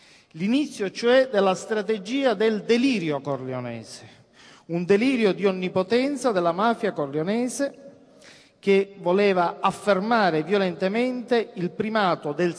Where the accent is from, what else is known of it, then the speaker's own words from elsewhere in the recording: Palermo, Sicily, Italy; Da palermitano ricordo bene una stagione tremenda